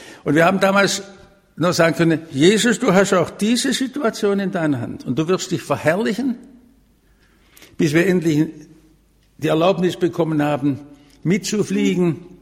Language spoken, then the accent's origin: German; Stuttgart, Baden-Württemberg, Germany; Bei uns in Stuttgart